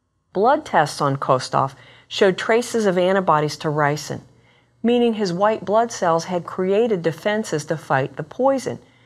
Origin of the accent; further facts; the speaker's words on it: Ohio, United States; at Kenyon College in my home state of Ohio.